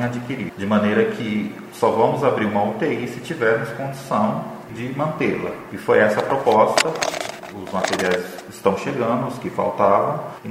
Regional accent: São Paulo, Brazil; Eu sou de São Paulo, venho trabalhando na pandemia desde o início

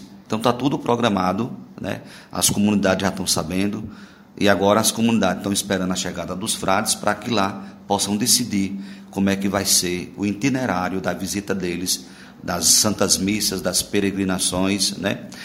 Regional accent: Poços de Caldas, Minas Gerais, Brazil; Como criança e como adolescente, nós viemos de Poços, de a pé, para subir aqui o Cruzeiro.

